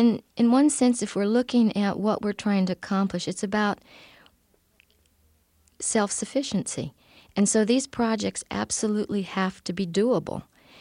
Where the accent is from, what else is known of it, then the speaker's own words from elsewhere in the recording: Ohio, United States; We had a wonderful public school where I grew up in Ohio.